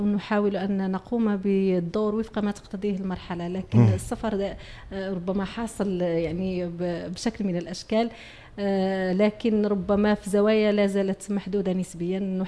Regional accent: Morocco; ونحاول أننا نظهر تجربتنا احنا كمغاربة

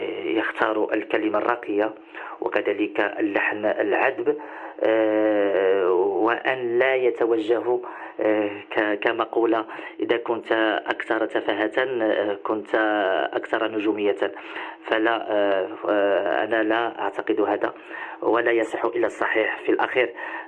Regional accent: Tangier, Tanger-Tetouan-Al Hoceima, Morocco; أما بالنسبة للنشأة فأنا نشأت في مدينة طنجة في عائلة محافظة ولعة بالتراث المغربي.

